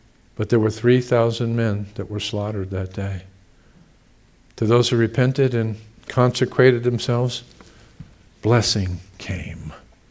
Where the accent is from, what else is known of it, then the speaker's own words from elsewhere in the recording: United States; This is my country. These are my people that I live with, and I'm an American.